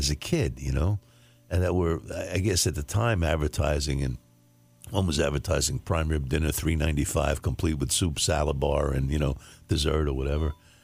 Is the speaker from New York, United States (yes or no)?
yes; Carle Place, New York, United States; That's in Clark Place, my hometown.